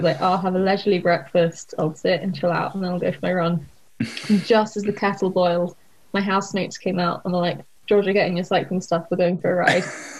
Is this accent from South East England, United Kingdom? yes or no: no; London, United Kingdom; So I grew up in London